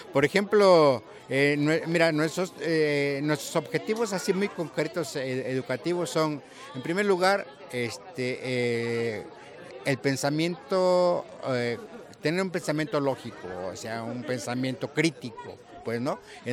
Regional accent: Mexico; se acomoda a nuestra ideología como mexicanos

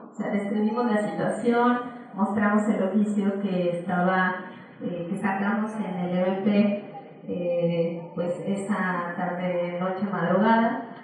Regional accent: State of Mexico, Mexico; el 29 de septiembre en mi pueblo, me parece que también por un tema colonial, antes nos llamábamos Tlaxomulco, que en náhuatl significa el rincón de la tierra, y éramos una islita que estaba justo entre el lago de Zumpango y el lago de Texcoco

